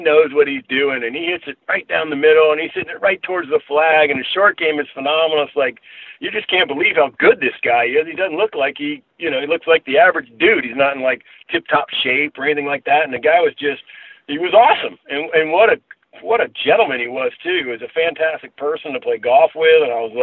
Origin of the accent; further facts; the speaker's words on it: Orlando, Florida, United States; Bay Hill is really, really nice, being that's where I grew up in Orlando and watching my heroes play there.